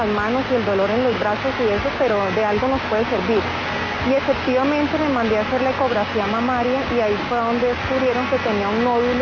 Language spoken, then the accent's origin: Spanish; Neiva, Huila, Colombia